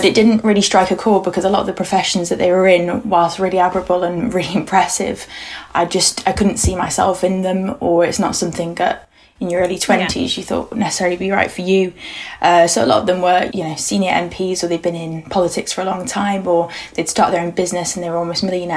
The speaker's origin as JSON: {"language": "English", "town": "Manchester", "region": "North West England", "country": "United Kingdom", "said": "So Jess is from Bradford and I'm from Manchester"}